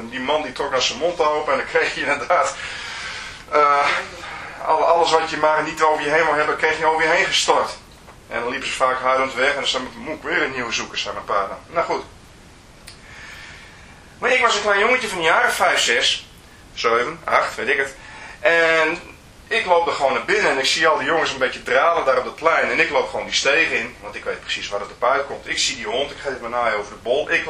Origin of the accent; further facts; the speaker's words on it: Leeuwarden, Friesland, Netherlands; Ik ben geboren getogen in Leeuwarden en na de oorlog waren er ongeveer 20 ijsfabriekjes.